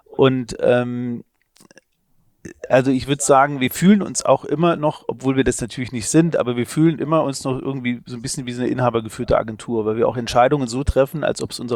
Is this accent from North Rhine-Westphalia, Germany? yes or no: no; Trier, Rhineland-Palatinate, Germany; born there; ich komme aus Trier gebürtig